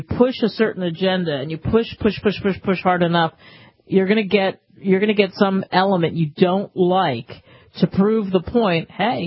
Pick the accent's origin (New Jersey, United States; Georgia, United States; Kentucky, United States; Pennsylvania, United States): New Jersey, United States; I went to Ohio University, and I grew up in New Jersey, so you have the room and board, you have driving back and forth.